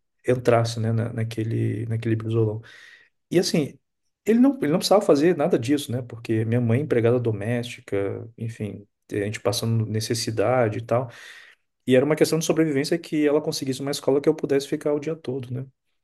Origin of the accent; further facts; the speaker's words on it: Rio de Janeiro, Brazil; Sou do Rio.